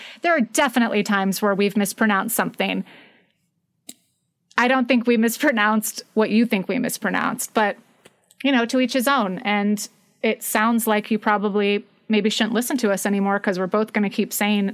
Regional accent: Texas, United States; So as a Texan myself, who also went to college and majored in theater and drama and acting, where I actually took dialect classes.

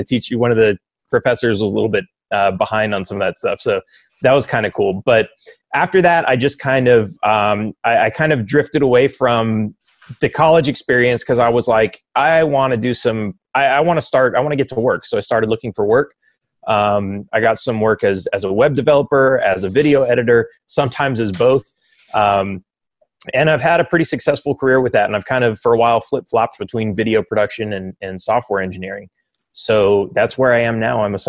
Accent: Los Angeles, California, United States; So I grew up in Los Angeles. It's kind of a socialist place of sorts. Everyone's pretty much a Democrat. It was very anti-gun.

